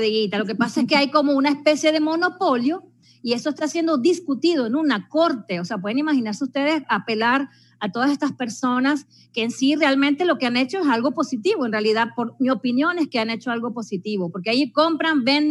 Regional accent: Argentina; also born or lived in Italy / Venezuela; nací en Argentina, después fui para Italia, después fui para Venezuela, donde estudié, donde los conocí a todos ustedes

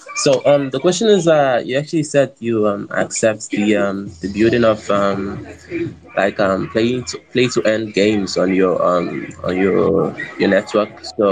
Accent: Nigeria; because it's actually like a problem over here in Africa. I'm actually from Africa, Nigeria to be precise.

